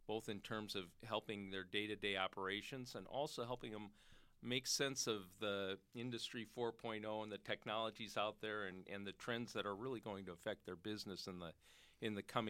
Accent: Madison, Wisconsin, United States; Sure. I grew up in Madison. I moved there when I was three

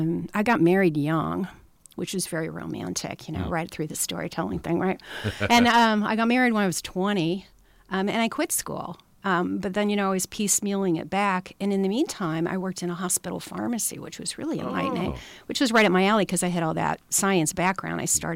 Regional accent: Ohio, United States; also born or lived in Illinois; Well, I was born in Ohio, and that was my first library job in the Cincinnati area. And then I don't know, everybody knows Wayne County, but it's about an hour south of Cleveland. That was more of my home territory there.

